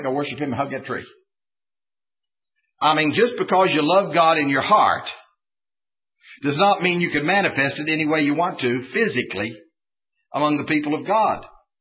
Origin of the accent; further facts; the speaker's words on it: Fowler Mountain, West Virginia, United States; I was preaching in a church in my hometown, Fowler Mountain, West Virginia